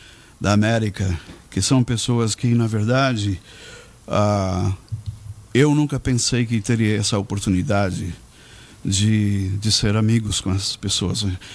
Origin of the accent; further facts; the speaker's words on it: Brazil; now in United States; Crescendo no Brasil, obviamente, as oportunidades na época não eram, as portas não estavam abertas para esse sonho que eu tinha. Mas eu fui para a América, como se diz, com uma mão na frente e uma atrás.